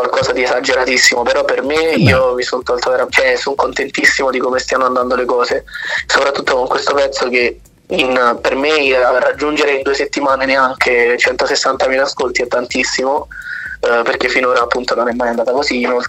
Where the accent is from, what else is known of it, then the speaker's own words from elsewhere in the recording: Sorrento, Campania, Italy; io sono di Sorrento mentre lei è di Napoli